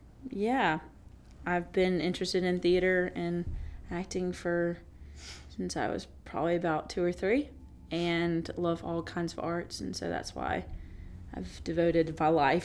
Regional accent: Alexander City, Alabama, United States; So I am from Alexander City, Alabama, which most people don't know where that is. So I say like 45 minutes from Auburn.

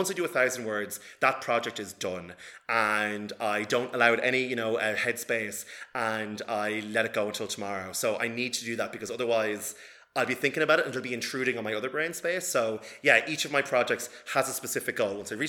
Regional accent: Cavan, Ulster, Ireland; there was none of that when I was growing up in Cavan.

